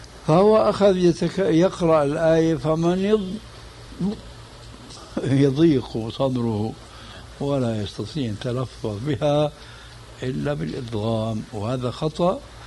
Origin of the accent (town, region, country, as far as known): Syria